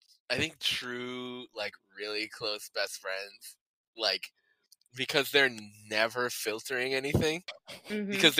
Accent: Detroit, Michigan, United States; Sam, I'm from Detroit. You're from the suburbs. So I went to school in Chicago.

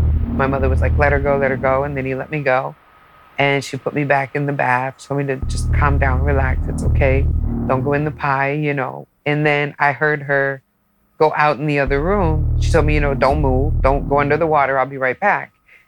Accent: Rochester, United States; I had great teenage years growing up in Rochester. I did everything a teenager wasn't supposed to do.

